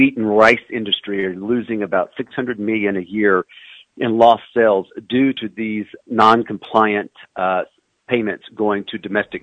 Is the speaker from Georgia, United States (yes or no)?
no; Dumas, Texas, United States; I really like knowing that it broadcasts back to my hometown in Dumas because my mom gets phone calls every now and then when I'm on your program.